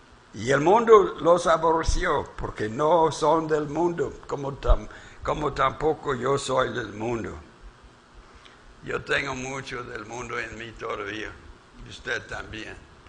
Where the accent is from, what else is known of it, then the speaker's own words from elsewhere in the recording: Texas, United States; now in Mexico; Ahora yo soy yucatejano. Soy de Texas, no soy extraño. He sido emigrado acá, soy yucatejano.